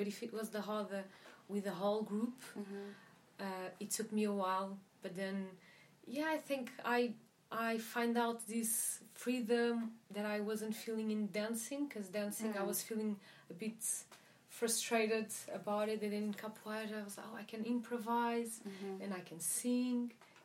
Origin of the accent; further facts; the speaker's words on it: Portugal; I'm from Portugal.